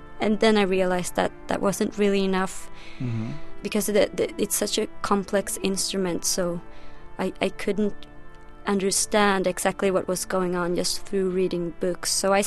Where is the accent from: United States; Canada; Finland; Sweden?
Sweden; Gothenburg, Västra Götaland; Gothenburg is my city where I grew up in Sweden.